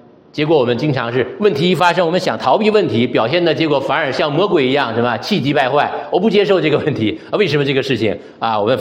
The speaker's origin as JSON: {"language": "Chinese", "town": "Shenyang", "region": "Liaoning", "country": "China", "said": "那我老家是东北的，我是沈阳人，我们东北就是比较就是不太愿意暴露自己的软弱啊。"}